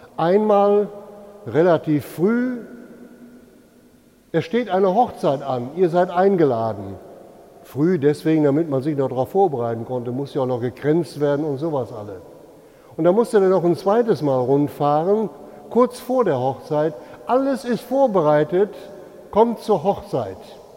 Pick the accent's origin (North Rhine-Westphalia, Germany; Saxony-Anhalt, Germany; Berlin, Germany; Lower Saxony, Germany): North Rhine-Westphalia, Germany; zu meiner Kinderzeit gab es bei uns im Münsterland einen Brauch